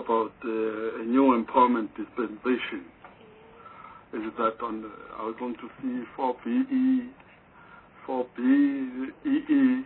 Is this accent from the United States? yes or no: no; KwaZulu-Natal, South Africa; I come from Zulu Natal, King Andrew